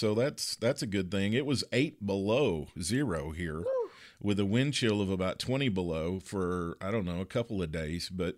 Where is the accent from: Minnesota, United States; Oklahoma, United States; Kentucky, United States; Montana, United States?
Kentucky, United States; and then also a girl that I grew up with in Kentucky who now lives in the suburb towns around Dallas.